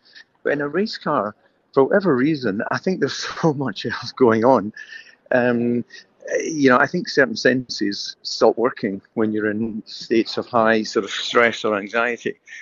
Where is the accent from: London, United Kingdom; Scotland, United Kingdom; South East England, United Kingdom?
Scotland, United Kingdom; I could only have dreamt of that when I was growing up in Scotland.